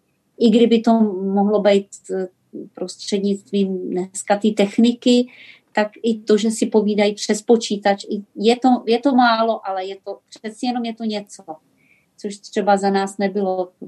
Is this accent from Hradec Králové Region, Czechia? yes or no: yes; Trutnov, Hradec Králové Region, Czechia; now in Pardubice, Czech Republic; My sami jsme oba dva z Trutnova a ukotvili jsme se v Pardubicích